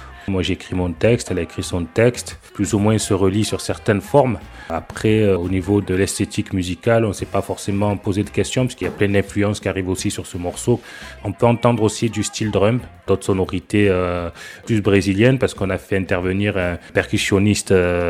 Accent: Senegal; also born or lived in Niger; Moi, je suis né au Niger, j'ai grandi au Sénégal

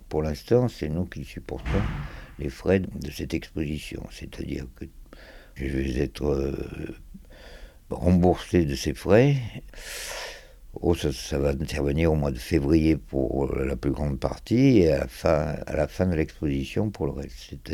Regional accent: Marseille, Provence-Alpes-Côte d'Azur, France; Alors pourquoi Marseille ? D'abord parce que je suis marseillais et que je vois pas comment j'aurais pu faire ça ailleurs.

